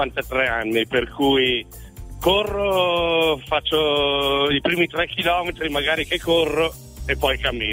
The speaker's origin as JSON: {"language": "Italian", "town": "Corsico", "region": "Lombardy", "country": "Italy", "said": "Di Milano, Corsico, provincia di Milano."}